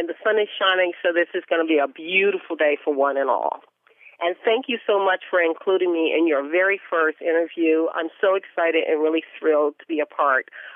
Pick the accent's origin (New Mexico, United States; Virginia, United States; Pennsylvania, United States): Pennsylvania, United States; Pittsburgh; Pittsburgh, Pennsylvania, which is my hometown. I am now in Pittsburgh, Pennsylvania. I have been here for over 40 years.